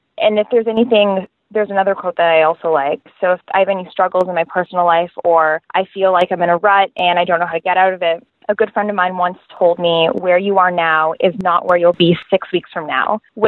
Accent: Mississauga, Ontario, Canada; So I have a really big Filipino family. But I grew up in Mississauga, Ontario, which is a city just outside of Toronto.

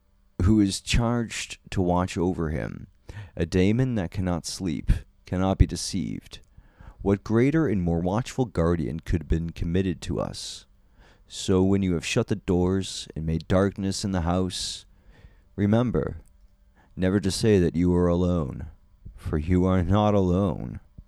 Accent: Massachusetts, United States; Well, I am from Massachusetts, born in a very significant town. Not Boston born, but close enough

